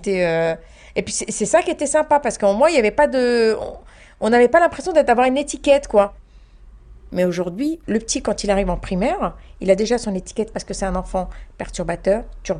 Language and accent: French; France; nationalité française parce qu'on est tous nés en France. Voilà, on est tous français